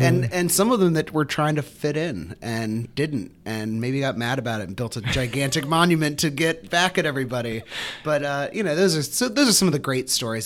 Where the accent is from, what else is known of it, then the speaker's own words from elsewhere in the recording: Silver Spring, Maryland, United States; now in New Orleans, United States; I grew up in Silver Spring.